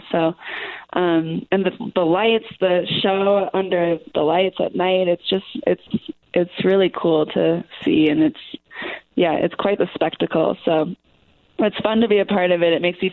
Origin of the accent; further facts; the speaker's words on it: Carmel, California, United States; I grew up in Carmel, California, which is a little beach town, 5 hours away from snow.